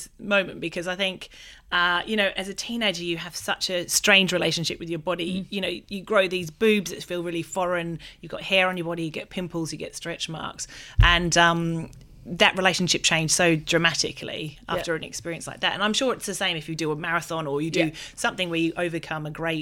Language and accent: English; Australia; well, I'm Australian